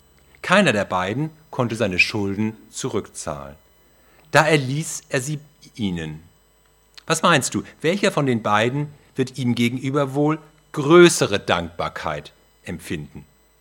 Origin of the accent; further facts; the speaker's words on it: Hamburg, Germany; In meiner Heimat hätte man gesagt, in Hamburg, in gediegener Atmosphäre